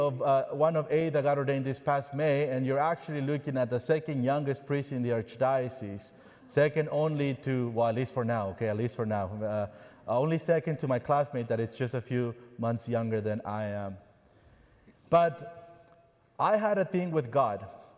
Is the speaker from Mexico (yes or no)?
yes; Mexico City, Mexico; moved away as an adult; now in United States; I was born and raised in Mexico City. I grew up there. And I came to the United States seeking for the American dream, seeking for a better life that I wouldn't have in my home.